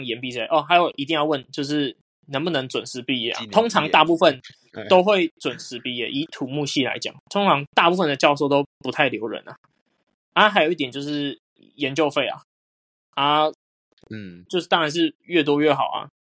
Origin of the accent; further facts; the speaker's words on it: Keelung, Taiwan; 而且那时候因为我是基隆人啊，然后成大在台南啊，那时候就很不想下来